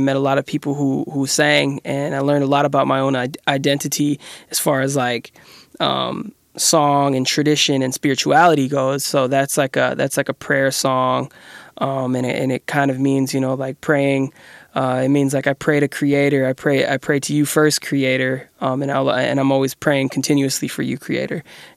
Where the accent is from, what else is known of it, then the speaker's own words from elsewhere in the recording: Minneapolis, Minnesota, United States; All right, I am from Minneapolis, Minnesota, born and raised. I'm from the South Side. Minneapolis is known for lakes.